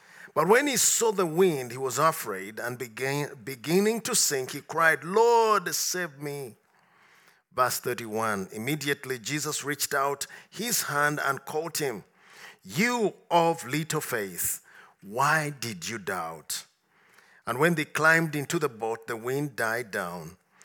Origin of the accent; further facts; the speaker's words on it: Uganda; Now, I come from Uganda, and we have a very big lake.